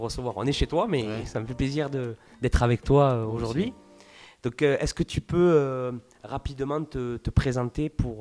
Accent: Montauban, Occitanie, France; Je suis originaire de Montauban, mais j'ai lancé mon entreprise C'est Démentiel sur la ville de Montpellier en 2006

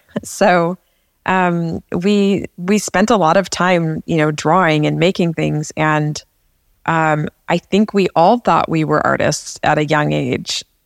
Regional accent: California, United States; I was born in Southern California, although I moved to Northern California as a young person

